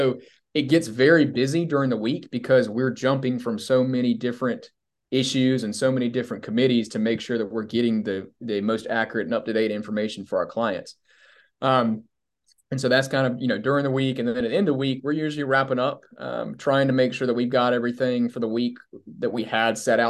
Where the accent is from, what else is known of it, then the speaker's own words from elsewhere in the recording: Sumter, South Carolina, United States; I grew up in Sumter, South Carolina. So my point earlier about being kind of a kid from a small town in South Carolina, it's a small town and in the middle part of the state